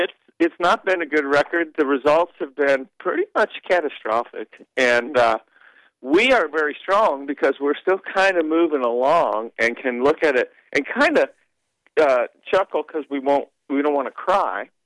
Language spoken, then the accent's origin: English; New Jersey, United States; but I grew up in Jersey.